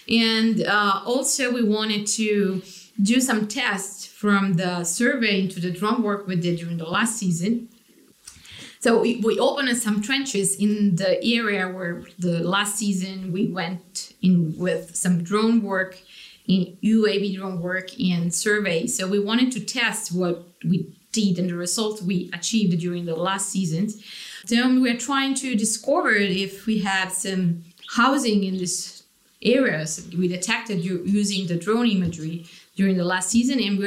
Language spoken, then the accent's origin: English; Italy; English is a second language; I come from Italy.